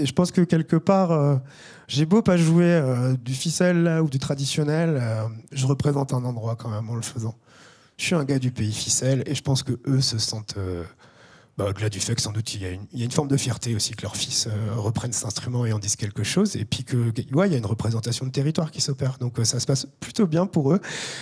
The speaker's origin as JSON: {"language": "French", "region": "Brittany", "country": "France", "said": "c'est vraiment la taille des jupes des femmes chez nous, en Bretagne, en pays ficelle"}